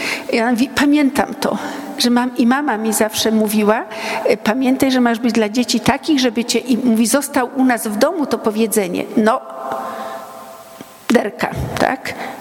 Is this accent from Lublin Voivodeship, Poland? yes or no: yes; Nasutów, Lublin Voivodeship, Poland; Mówię: o, a jestem z Nasutowa.